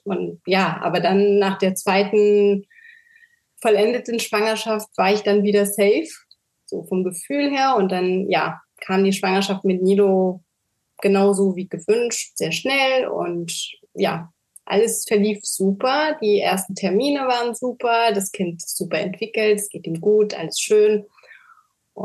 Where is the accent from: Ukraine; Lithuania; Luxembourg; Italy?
Luxembourg; ich bin 36 Jahre alt, ich komme aus Luxemburg